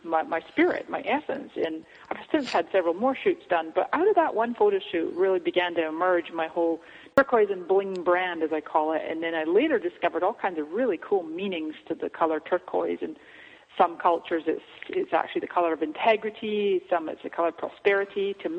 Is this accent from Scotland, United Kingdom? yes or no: yes; Scotland, United Kingdom; moved away as an adult; I came to this country from Scotland in 99